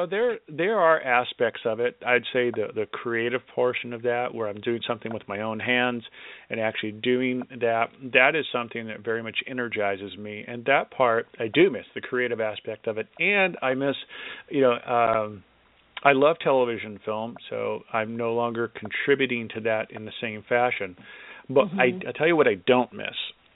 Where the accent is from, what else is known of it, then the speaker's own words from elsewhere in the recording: Los Angeles, California, United States; I was born in Los Angeles and spent most of my time there, at least from teenage years. And I lived in the city of Burbank, which is a small city within the county of Los Angeles.